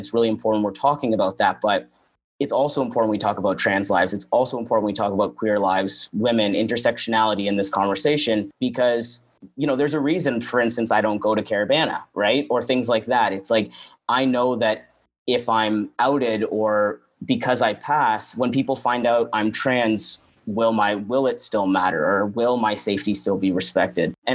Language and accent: English; Toronto, Ontario, Canada; I think that growing up in Toronto